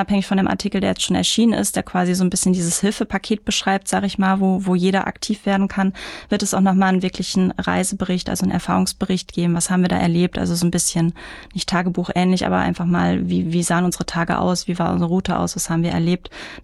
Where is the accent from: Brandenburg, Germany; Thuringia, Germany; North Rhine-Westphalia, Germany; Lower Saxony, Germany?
North Rhine-Westphalia, Germany; Mülheim; now in Duisburg, Germany; Ich bin in Mülheim-Speldorf groß geworden und ich mag Duisburg einfach.